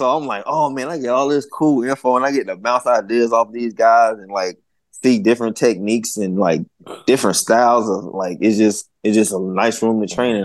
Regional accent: the South, United States; No. I'm from the South. I understand.

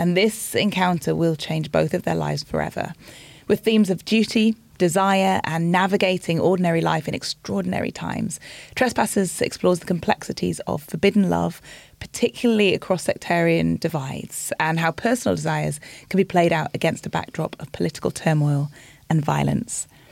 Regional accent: Newcastle, North East England, United Kingdom; I say books. I say tour and poor and grass. Apart from that, you wouldn't know I'm from Newcastle.

